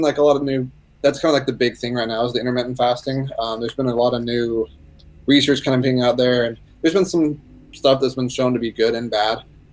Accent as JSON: {"language": "English", "country": "United States", "said": "They don't eat like we do as an American, right?"}